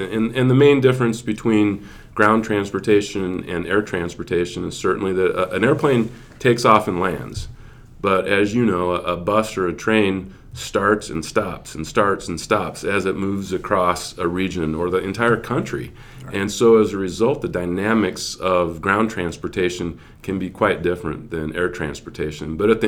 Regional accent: Omaha, Nebraska, United States; I was born and raised in the Midwest in Omaha.

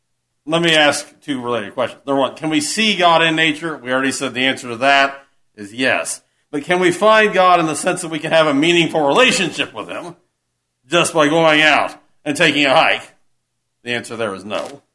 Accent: Appalachia, United States; I'm from Appalachia originally, I know that at least one of us here also is.

